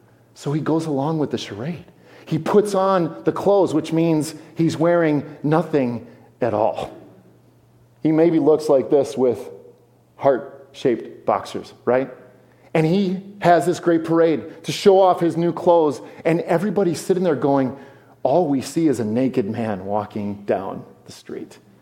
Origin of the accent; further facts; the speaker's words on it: Forest Lake, Minnesota, United States; I grew up in Minnesota. I grew up in Forest Lake my whole life, right?